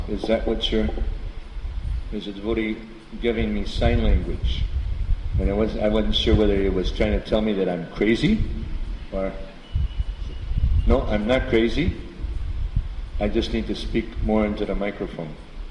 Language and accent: English; United States; I'm American. I don't think I even know that one.